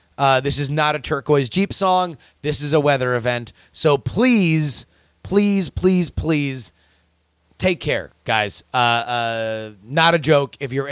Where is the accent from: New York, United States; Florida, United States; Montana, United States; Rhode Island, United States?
Florida, United States; I grew up in Florida. I understand hurricanes.